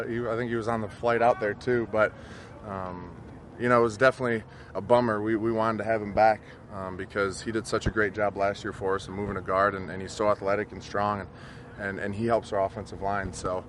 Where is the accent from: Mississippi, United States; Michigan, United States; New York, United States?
Michigan, United States; You know, I'm coming from Michigan. I'm used to that, so it was all good.